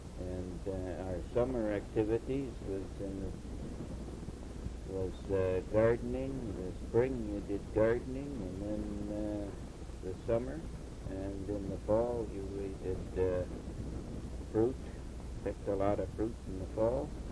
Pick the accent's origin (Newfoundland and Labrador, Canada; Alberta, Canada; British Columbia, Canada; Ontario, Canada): British Columbia, Canada; Bella Coola; also born or lived in Vancouver Island; we were moved to Bella Coola. And our grandparents raised us. And that's where I attended all my school years.